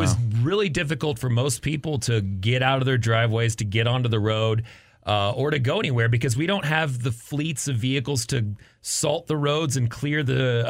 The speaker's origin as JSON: {"language": "English", "town": "Amarillo", "region": "Texas", "country": "United States", "tie": "born or raised there", "said": "I grew up in Amarillo, so I was used to having tire chains, which you put on to drive in the snow."}